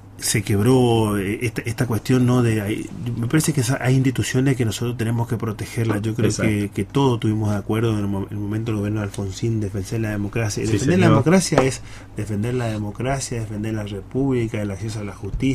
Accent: Corrientes, Argentina; los libreros también somos correntinos

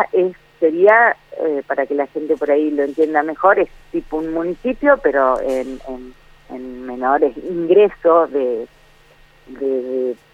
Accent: Paraná, Entre Ríos, Argentina; En realidad yo soy de Paraná y estoy viviendo acá en la aldea hace 8 años.

